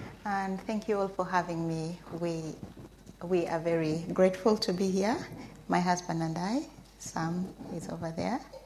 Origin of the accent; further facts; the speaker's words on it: Uganda; I was born in Uganda, raised there.